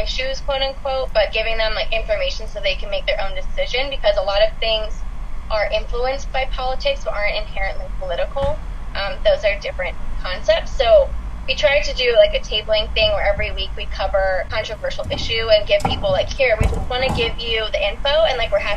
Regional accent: Potomac, Maryland, United States; I guess I can start by growing up in Potomac, like you're right in the suburbs of DC.

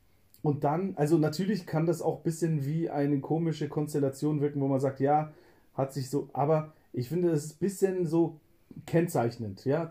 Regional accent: Bavaria, Germany; born there; ich als gebürtiger Mittelfranke, der sozusagen Herzogenaurach um die Ecke, quasi diese kleine Dörflein, schon auch als Zuhause begreift

